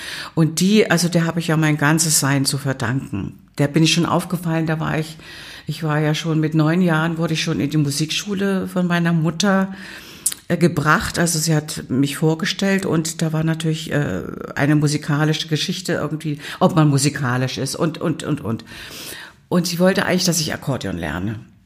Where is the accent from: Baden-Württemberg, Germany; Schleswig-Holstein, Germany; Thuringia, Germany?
Thuringia, Germany; accent: Thuringian